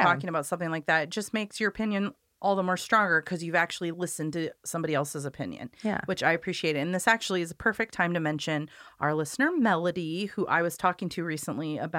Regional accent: Corvallis, Oregon, United States; I grew up in Corvallis, so my family knows her.

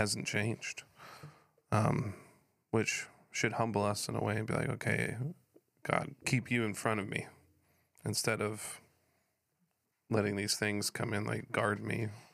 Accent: Missouri, United States; I mean. I'm from Missouri

